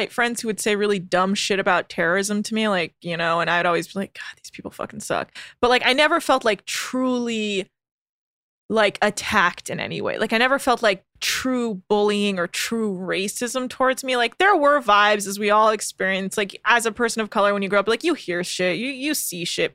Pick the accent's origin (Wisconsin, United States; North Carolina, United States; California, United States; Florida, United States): California, United States; That's the great thing about growing up in California is, like, we didn't witness certain things that other people did. And we had the nice kind of coastal bubble.